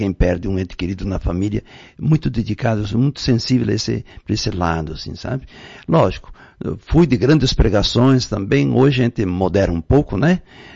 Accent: Maximiliano de Almeida, Rio Grande do Sul, Brazil; 1977, em Maximiliano de Almeida, minha terra natal. Onde depois, mais tarde, trabalhei até 6 anos lá como pároco também.

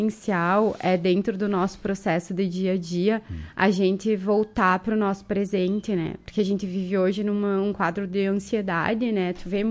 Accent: Soledade, Rio Grande do Sul, Brazil; moved away as an adult; now in Marau, Brazil; Na verdade, eu sou soledadense.

